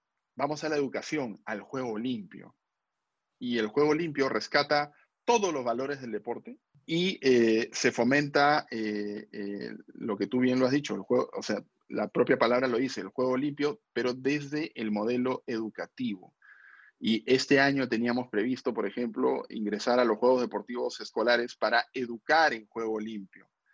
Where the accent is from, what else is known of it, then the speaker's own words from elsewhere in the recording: Peru; tú imagínate que los peruanos nos respetemos de esa manera y que todos querramos ser como otro peruano, ¿no?